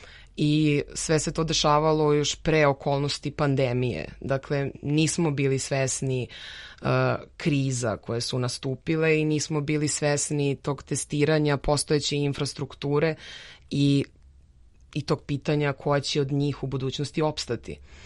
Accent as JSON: {"language": "Serbian", "town": "Bor", "region": "Bor District", "country": "Serbia", "tie": "born or raised there", "said": "odlučili smo se da odemo u moj rodni grad Bor"}